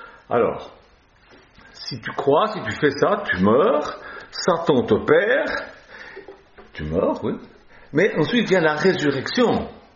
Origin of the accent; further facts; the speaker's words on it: Lausanne, Vaud, Switzerland; born there; Je suis né à Lausanne, en Suisse.